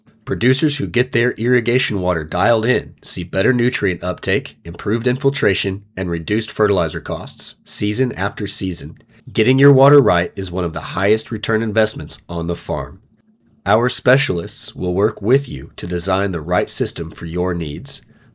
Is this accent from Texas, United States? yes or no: yes; Wichita Falls, Texas, United States; born there; So I was born in Wichita Falls while my family was working at the Vernon Research Station there.